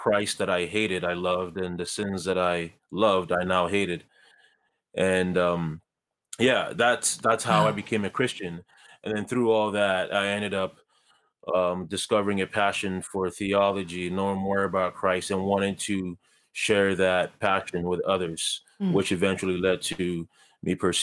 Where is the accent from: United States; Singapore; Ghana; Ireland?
Ghana; I was born in Ghana, as you said. I was born to a single mother in Ghana.